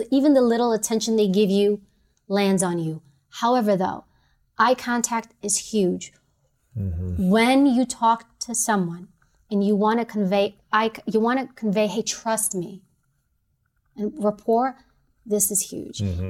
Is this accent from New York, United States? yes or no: yes; New York City, New York, United States; I'm from New York City.